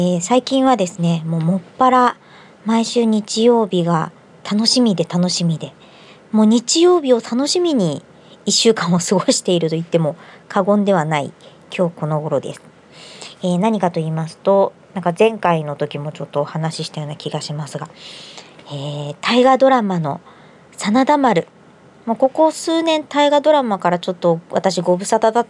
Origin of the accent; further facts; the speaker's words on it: Fukuoka, Japan; 旅する博多っ子